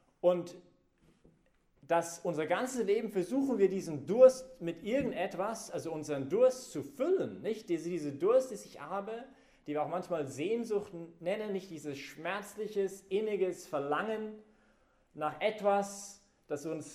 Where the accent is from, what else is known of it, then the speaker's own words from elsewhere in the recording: Canada; German is a second language; und ich bin halt Kanadier, und deswegen musste immer jeder meine Grammatik immer korrigieren, weil ich halt nie Grammatik gelernt habe.